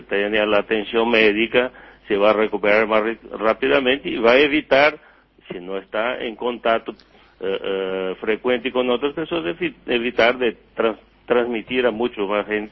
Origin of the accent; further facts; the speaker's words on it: Rio Grande do Sul, Brazil; Spanish is a second language; yo soy de Río Grande do Sul, en Brasil, donde también se toma